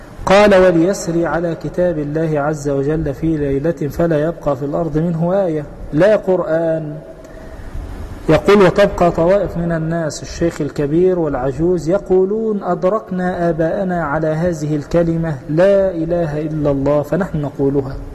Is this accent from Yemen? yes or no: no; Egypt; هذه حقيقة زي ما بنقول عندنا في مصر مربط الفرس